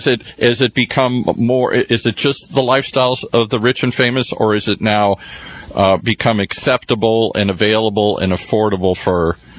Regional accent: Midwest, United States; I'm from the Midwest. I get a little funny when men touch me

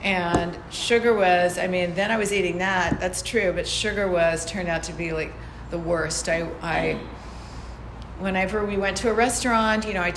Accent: New York, United States; born there; now in Los Angeles, United States; because I was born in New York, went to school in Washington, D.C., but I have a travel bug.

